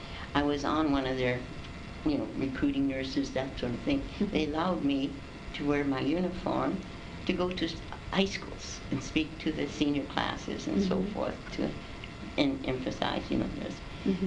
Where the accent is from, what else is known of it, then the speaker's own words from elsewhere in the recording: Minnesota, United States; also born or lived in Bismarck; And that's my home area. I was born in Bismarck, mm-hmm. and I grew up in Northern Minnesota.